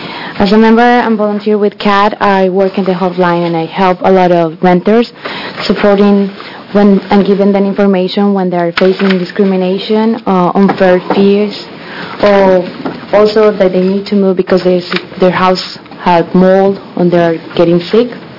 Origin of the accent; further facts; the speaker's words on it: Colombia; English is a second language; now in United States; And is when I moved here from Colombia in 2009, my husband and I, we were sharing a house with another 4 people because we couldn't pay rent.